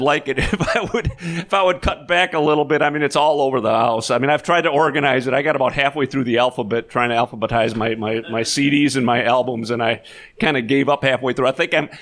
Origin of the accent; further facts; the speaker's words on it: Grand Haven, Michigan, United States; I grew up in Grand Haven right on the lake, so it's my hometown